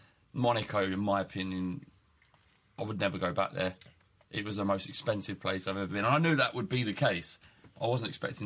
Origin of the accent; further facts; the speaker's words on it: England, United Kingdom; Yeah, because we're English